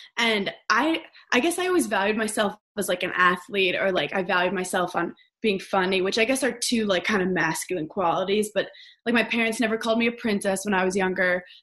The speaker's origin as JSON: {"language": "English", "town": "New York City", "region": "New York", "country": "United States", "said": "But my life was spent like going out to Long Island. I'm from New York City."}